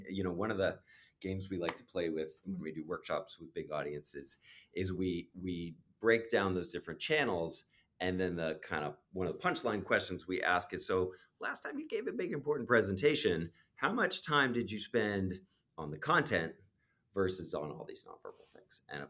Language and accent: English; New York, United States; When he showed up, I'm a New Yorker. Can I just confess that to New Yorkers, he was always a joke.